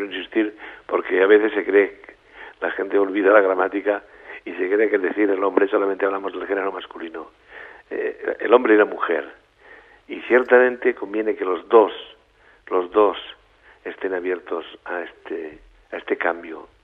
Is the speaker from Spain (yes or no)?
yes; Barcelona, Catalonia, Spain; Y últimamente ya al final de la vida en Barcelona, desde donde soy. Pero he vuelto a los 50 años de haber salido de mi ciudad natal.